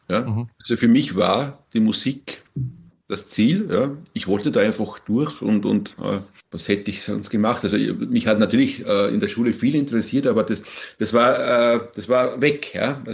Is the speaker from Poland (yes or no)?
no; Austria; Das nennt man bei uns in Österreich Kapellmeister, was bei euch Dirigenten sind.